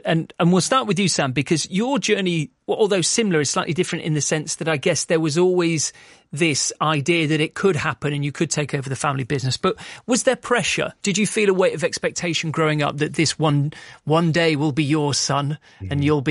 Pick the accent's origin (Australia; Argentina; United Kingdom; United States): United Kingdom; Weston-super-Mare, South West England; I grew up in Weston-super-Mare. It's my hometown.